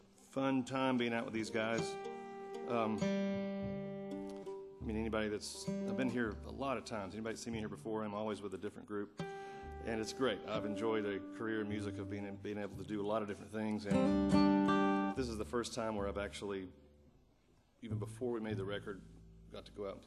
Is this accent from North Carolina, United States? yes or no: yes; Asheville, North Carolina, United States; So yeah, growing up in Asheville, North Carolina, there was a guy that lived there